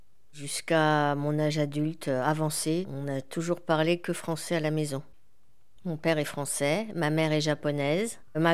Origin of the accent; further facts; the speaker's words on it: Paris, Île-de-France, France; born there; also born or lived in Panama / Tokyo; Alors moi je suis née en 1970, je suis née à Paris, et après j'ai beaucoup déménagé, on a une vie de famille un peu mouvementée.